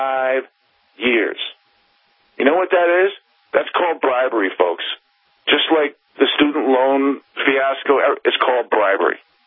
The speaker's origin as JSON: {"language": "English", "region": "New York", "country": "United States", "tie": "born or raised there", "said": "I've been there many times when I was growing up in New York."}